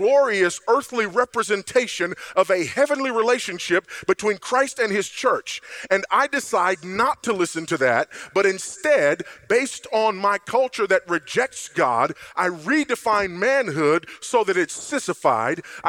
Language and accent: English; Los Angeles, California, United States; I grew up in Los Angeles. I grew up in drug-infested, gang-infested South Central Los Angeles, California. Was raised by a single teenage Buddhist mother.